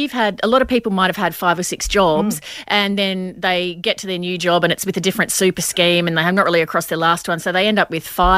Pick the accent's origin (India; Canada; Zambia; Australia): Australia; Brisbane, Queensland; And I grew up in Brisbane.